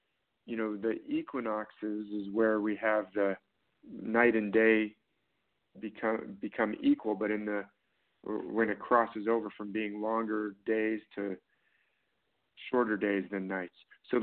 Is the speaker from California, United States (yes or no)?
yes; California, United States; I'm in California. I grew up in California